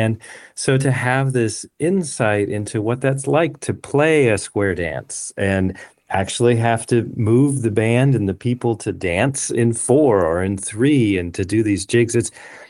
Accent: Calgary, Alberta, Canada; I grew up in Calgary, Alberta

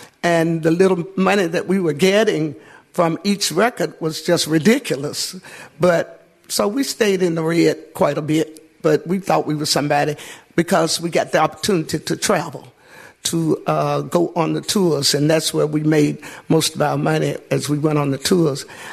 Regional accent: Birmingham, Alabama, United States; realizing that I had that churchy voice, you know, that graspy churchy voice, because I came out of church from Birmingham

